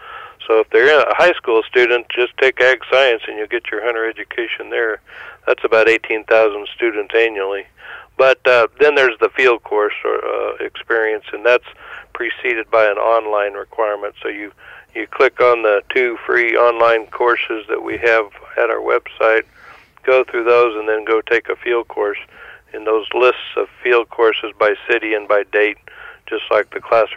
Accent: Colorado, United States; The same when I go back to my home state of Colorado.

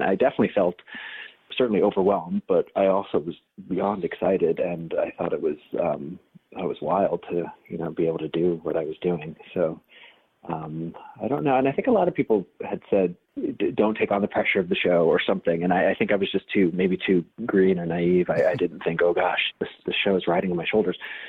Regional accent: New York, United States; I grew up in New York, and so, you know, my mom and I would go into the city all the time, and we had seen that show

